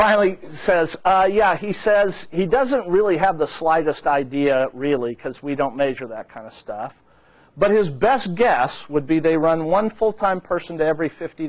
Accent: United States; I really struggled with it because I'm an American

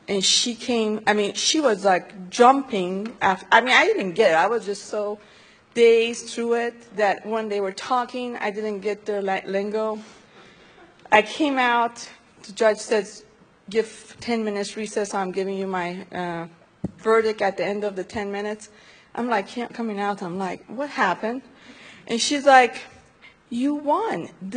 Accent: Iran; I've been a Christian for 18 years, very early on. I'm from Iran

